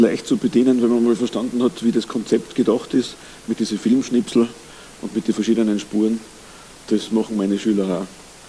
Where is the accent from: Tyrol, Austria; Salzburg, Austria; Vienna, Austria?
Tyrol, Austria; bei uns in Tirol gibt es den M-Preis